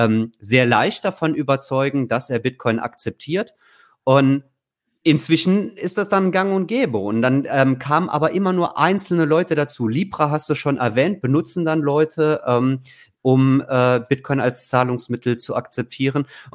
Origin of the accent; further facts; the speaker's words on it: Trier, Rhineland-Palatinate, Germany; ich komme ursprünglich aus Trier